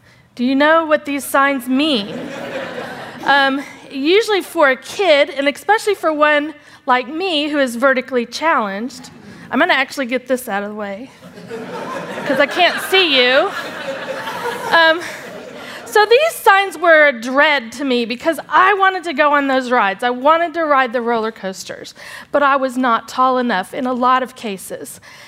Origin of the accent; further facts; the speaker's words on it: Dallas, Texas, United States; I grew up here in Dallas, and one of the highlights of our summer was going to Six Flags Amusement Park.